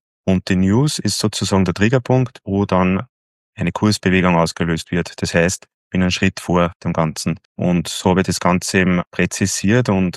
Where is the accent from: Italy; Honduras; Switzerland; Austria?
Austria; Gmunden, Upper Austria; wohnhaft bin ich in Oberösterreich, genauer gesagt in Gmunden. Das ist zwischen Linz und Salzburg.